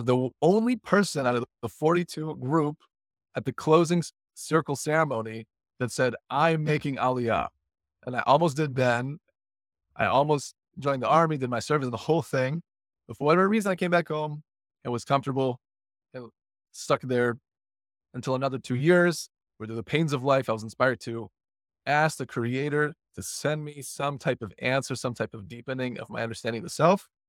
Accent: Illinois, United States; I grew up in the Chicago suburbs to former Soviet Union parents, my father from Ukraine, my mother from Russia.

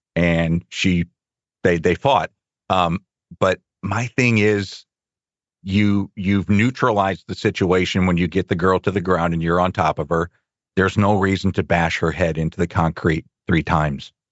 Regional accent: Midwest, United States; No, I'm not from the East Coast. I'm a Midwest born and bred.

